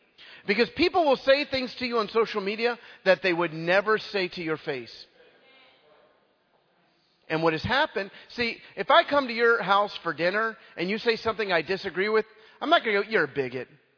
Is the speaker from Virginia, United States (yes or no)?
yes; Richmond, Virginia, United States; I grew up with people in Richmond, Virginia that everybody said they were Christian and most weren't.